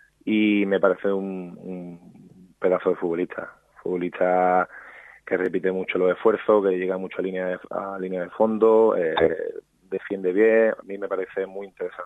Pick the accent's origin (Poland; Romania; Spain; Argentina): Spain; Málaga, Andalusia; Estar en mi tierra con mi familia e intentar de llevar al Málaga donde tiene que estar.